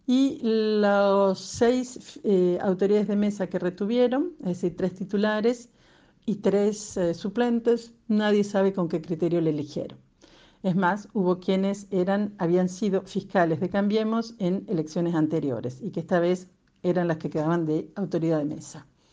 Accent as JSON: {"language": "Spanish", "country": "Argentina", "moved": "as an adult", "lives_now": "Paris, France", "said": "argentina, vivo en París desde hace 30 años."}